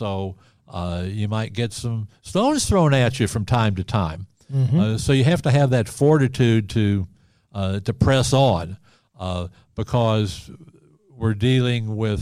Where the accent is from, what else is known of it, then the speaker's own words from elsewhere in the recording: Missouri, United States; Kentucky was the first place I came outside of my home state, Missouri. I'm from Missouri.